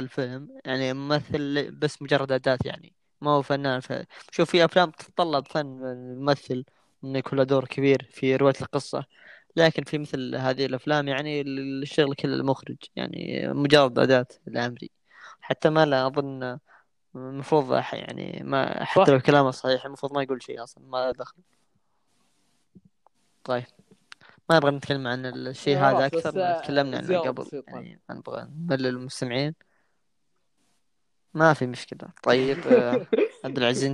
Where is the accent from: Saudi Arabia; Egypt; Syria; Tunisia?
Saudi Arabia; ترى حتى عندنا في السعودية